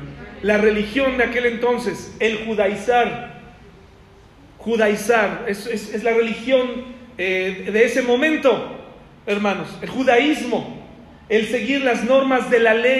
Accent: Mexico; soy gentil, soy mexicano.

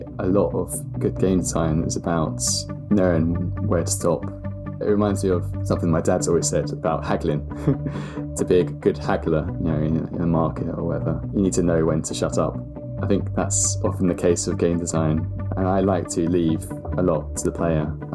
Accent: London, United Kingdom; I grew up in London and I live now really not very far from where I grew up. Where I grew up was a place called Blackheath, which is quite unique in London because most of Blackheath is just a big flat piece of grass.

